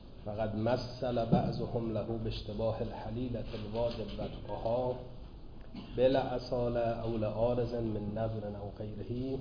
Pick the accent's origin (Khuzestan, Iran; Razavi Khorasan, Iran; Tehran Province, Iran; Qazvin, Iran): Razavi Khorasan, Iran; Mashhad; ما اهل مشهدیم دیگه،